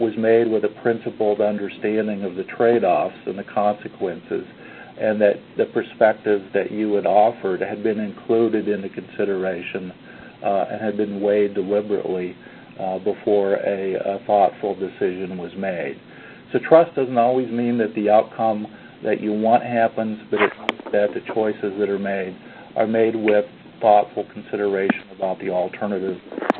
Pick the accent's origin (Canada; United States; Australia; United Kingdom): United States; So I think, I am an American, but I've spent a lot of time interacting with folks around the world, and I'm comfortable with that.